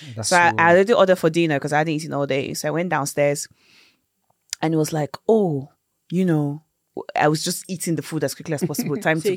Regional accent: Lagos, Nigeria; I grew up in Lagos, you know, so I've gone through Oshodi and the rest of Balogun market

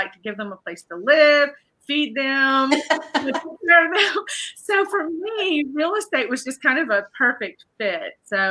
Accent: Biloxi, Mississippi, United States; And I'm from Biloxi. He's from Gulfport. We met at Southern Miss.

